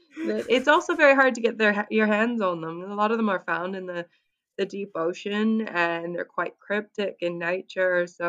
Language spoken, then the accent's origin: English; Canada; moved away as an adult; now in Wellington, New Zealand; I'm originally from Canada. I moved to New Zealand about 11 years ago to do my master's in marine conservation.